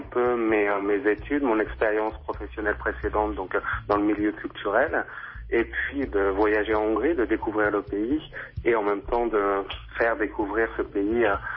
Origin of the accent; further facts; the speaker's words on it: France; accent: French; French is a second language; now in Budapest, Hungary; Et ils sont patients avec notre accent, notre fort accent français.